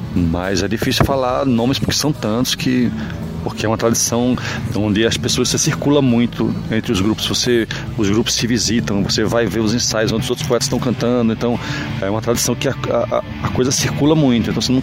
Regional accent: Recife, Pernambuco, Brazil; now in São Paulo, Brazil; antes disso eu saí de Recife para São Paulo, eu vivo em São Paulo há muitos anos já.

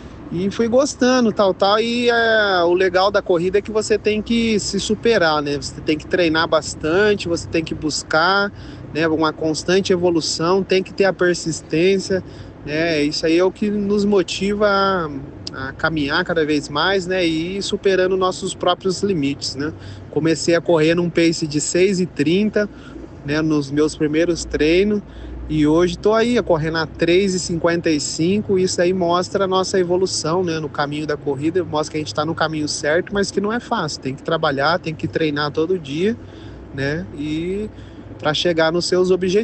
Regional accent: Londrina, Paraná, Brazil; sou de Londrina, aqui no Paraná, tenho 22 anos.

